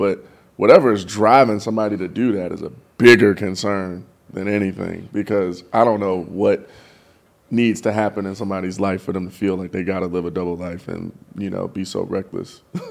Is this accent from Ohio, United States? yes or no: yes; Ohio, United States; I'm from Ohio. I haven't been in, like, a bad one, but I've been not far from one.